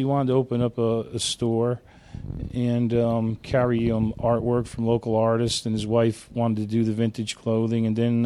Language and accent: English; New Jersey, United States; No, I'm from New Jersey. I grew up in the Garden State, the home of the drive-in.